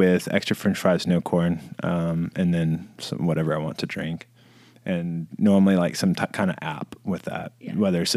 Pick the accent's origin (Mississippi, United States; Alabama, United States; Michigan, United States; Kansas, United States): Mississippi, United States; Also, everybody and their brother and sister and cousin growing up in Mississippi, like, Sonic's where you hang out.